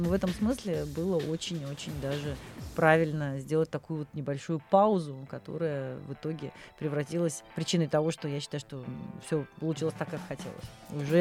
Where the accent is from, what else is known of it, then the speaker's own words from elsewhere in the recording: Leningrad Oblast, Russia; Потому что это был Ленинград, а мы из Ленинградской области.